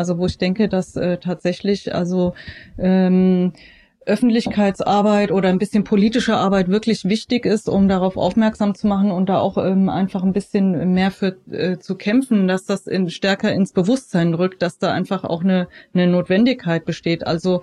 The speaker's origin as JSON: {"language": "German", "town": "Frankfurt", "region": "Hesse", "country": "Germany", "tie": "born or raised there", "said": "ich wohne nicht mehr in Frankfurt. Also ich bin zwar selber in Frankfurt aufgewachsen und habe immer gedacht, so ich werde niemals die Stadt verlassen, was ich dann doch irgendwann getan habe. Und also ich wohne außerhalb"}